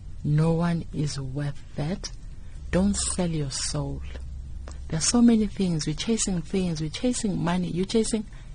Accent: Westville, KwaZulu-Natal, South Africa; born there; I was born in Westville.

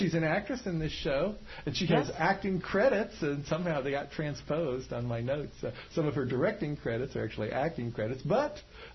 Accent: Kansas City, United States; And he asked me about the White Theater in Kansas when he saw I was from the Kansas

